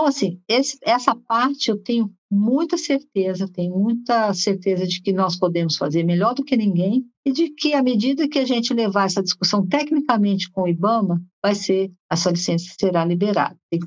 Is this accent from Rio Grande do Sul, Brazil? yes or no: no; São Paulo, Brazil; eu sou paulistana, mas eu ia para o sítio todas as férias.